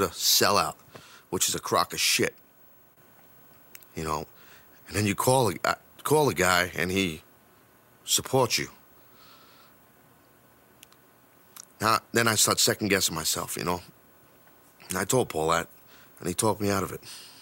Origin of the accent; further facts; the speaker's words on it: New York City, New York, United States; so excited to debut for World Wrestling Entertainment for the McMahons in my hometown arena of Madison Square Garden.